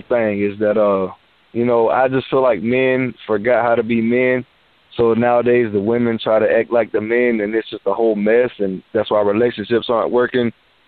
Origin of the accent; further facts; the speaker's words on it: Georgia, United States; I come from Southeast Georgia, and I'm 26 years old, man.